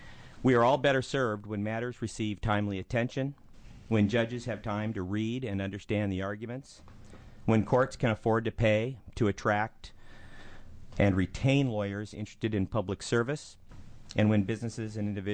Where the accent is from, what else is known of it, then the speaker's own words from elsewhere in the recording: Eugene, Oregon, United States; I grew up in Eugene and attended Lewis and Clark College in Portland.